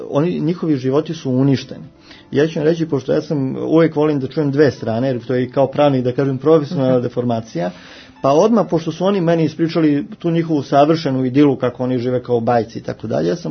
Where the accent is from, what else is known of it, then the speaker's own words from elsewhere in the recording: Serbia; ja sam Srbin